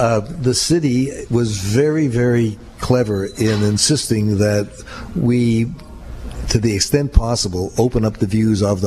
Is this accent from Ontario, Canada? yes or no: yes; Toronto, Ontario, Canada; I'm from Toronto